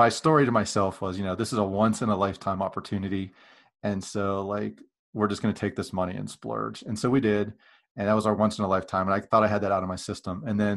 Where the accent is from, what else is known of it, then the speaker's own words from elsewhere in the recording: Pennsylvania, United States; I grew up in Western Pennsylvania. I was a big Steeler fan.